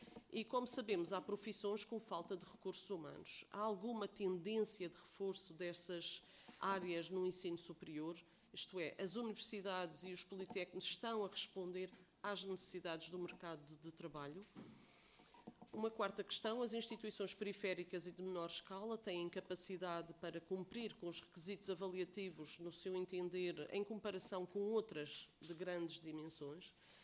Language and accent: Portuguese; Madeira, Portugal; E eu destaco esta instituição porque eu sou madeirense.